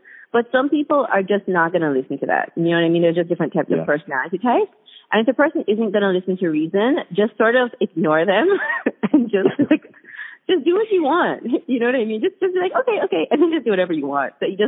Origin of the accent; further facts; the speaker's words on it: Jamaica; now in New York, United States; I'm from Jamaica. My husband's Norwegian. And I'm Chinese-Jamaican, so my family has that, like, element of Chinese background. But the point is just that we live in New York